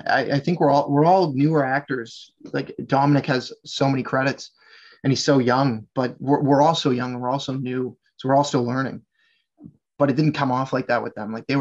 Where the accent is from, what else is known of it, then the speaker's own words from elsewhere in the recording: Nova Scotia, Canada; I am from Nova Scotia.